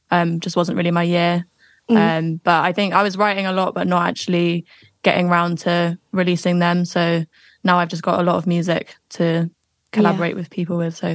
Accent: London, United Kingdom; Yeah, I was born here. Yeah. Born in this house, actually.

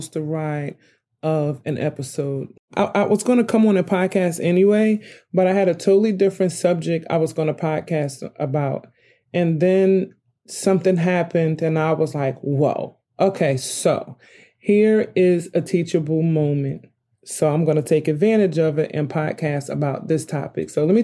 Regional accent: New Jersey, United States; I didn't understand because I'm from Jersey. You know what I mean? We don't have apartment houses in New Jersey.

